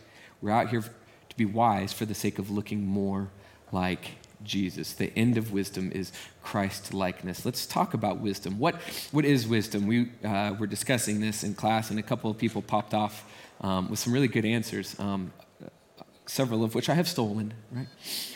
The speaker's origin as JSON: {"language": "English", "town": "Amarillo", "region": "Texas", "country": "United States", "said": "Here's the thing, I'm from Amarillo, Texas, and I was raised by the low tech redneck."}